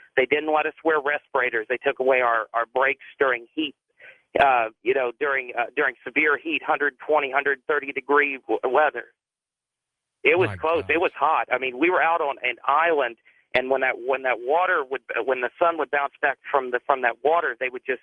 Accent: Biloxi, Mississippi, United States; My story is, I'm 23 years old. I'm from Biloxi

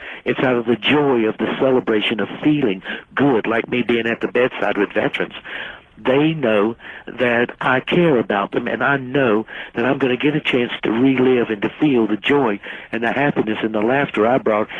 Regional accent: South Carolina, United States; I come from South Carolina, you know, and everybody goes to hell in the Deep South.

